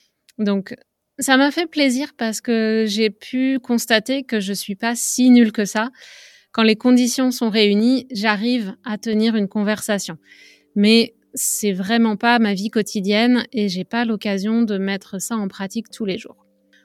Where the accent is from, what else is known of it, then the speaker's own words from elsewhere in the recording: France; moved away as an adult; now in Canada; Je suis française et pour moi, le lunch, c'est un moment privilégié